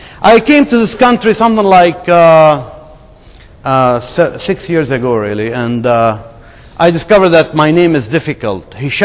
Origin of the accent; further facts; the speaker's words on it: Lebanon; English is a second language; I was born in Lebanon in a Muslim family.